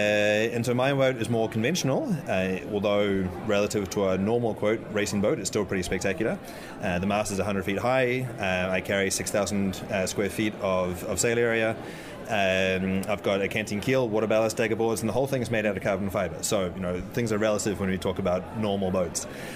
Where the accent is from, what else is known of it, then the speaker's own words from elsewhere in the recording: New Zealand; born there; I was born into a sailing family that was doing a cruise around the world. So three weeks after I was born in New Zealand, I was back on the boat in Bali